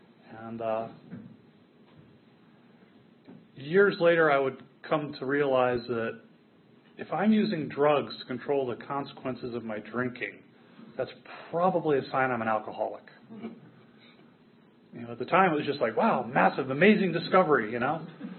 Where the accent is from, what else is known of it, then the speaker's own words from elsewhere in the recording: McLean, Virginia, United States; But I grew up in McLean. It was at that time a nice middle class government town, right inside the Beltway.